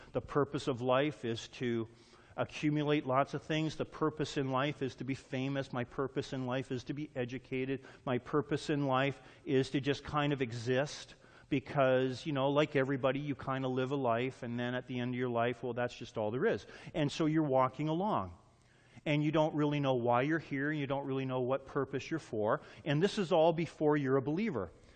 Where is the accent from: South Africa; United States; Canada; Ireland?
Canada; And I have two Thanksgivings because I'm Canadian.